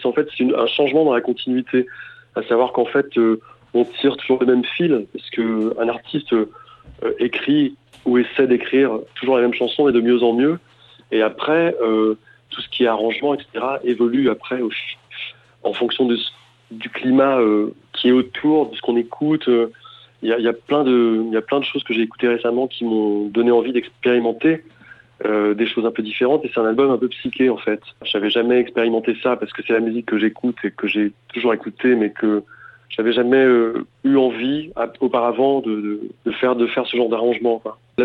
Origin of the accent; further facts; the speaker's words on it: Brittany, France; peut-être parce que c'est aussi en face de la Bretagne et que j'ai grandi en Bretagne.